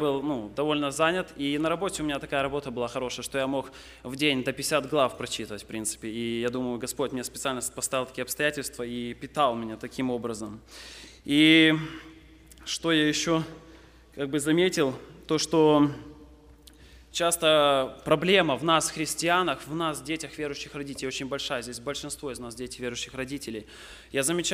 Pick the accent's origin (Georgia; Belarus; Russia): Belarus; Дело в том, что я сам с Беларуси, и у меня там есть очень хороший мой друг.